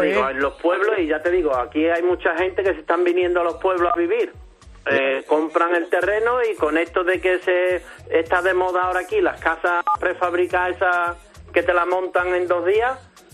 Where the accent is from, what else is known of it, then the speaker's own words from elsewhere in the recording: San Fernando, Andalusia, Spain; De San Fernando, lo mejorcito que hay.